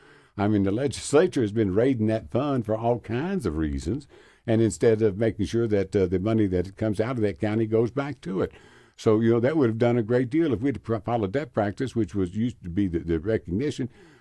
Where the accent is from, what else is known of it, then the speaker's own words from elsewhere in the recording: Kentucky, United States; I'm not xenophobic. I'm not homophobic. I'm just an American and a Kentuckian.